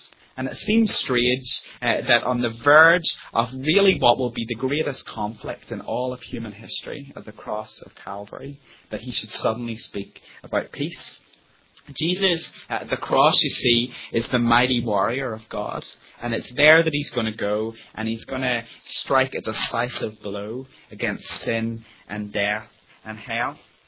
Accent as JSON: {"language": "English", "region": "Northern Ireland", "country": "United Kingdom", "tie": "born or raised there", "said": "Growing up in Northern Ireland, peace was kind of a word that was thrown around a lot, and it had very political connotations."}